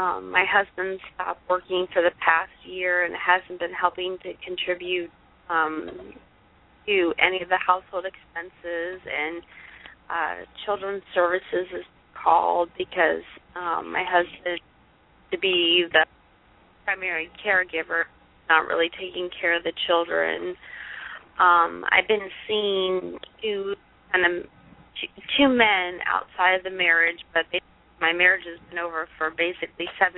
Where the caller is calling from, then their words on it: Columbus, Ohio, United States; I'm calling from Columbus, Ohio.